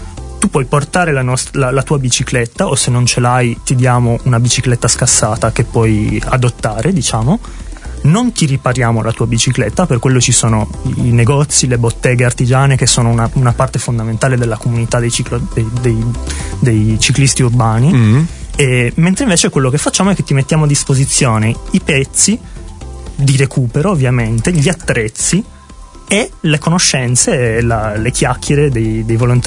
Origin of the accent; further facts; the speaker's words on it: Sardinia, Italy; Sì, sono sardo.